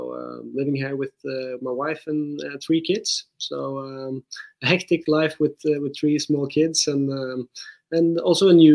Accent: Norway; English is a second language; And we grew up watching English football, which is very popular in Norway.

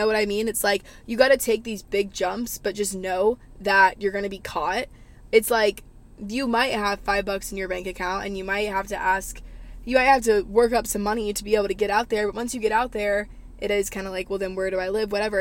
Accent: the South, United States; Growing up in the South, I feel like I've learned so much, and friends and family are so big to me.

